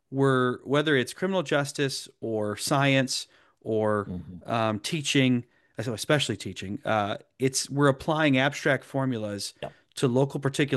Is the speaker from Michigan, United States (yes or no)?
yes; Monroe, Michigan, United States; if I were going to go back to my hometown in Monroe, Michigan, for example